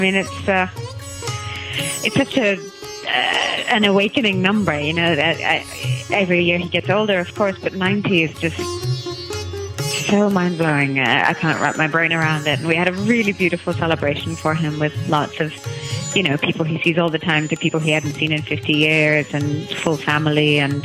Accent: London, United Kingdom; born there; also born or lived in Delhi; I was born in London and lived there mostly till I was 11, and I live there now again.

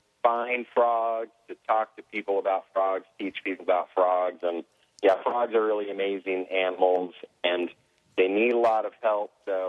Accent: Virginia, United States; I grew up in Northern Virginia, and Northern Virginia, right outside of Washington, D.C., the suburbs are definitely expanding.

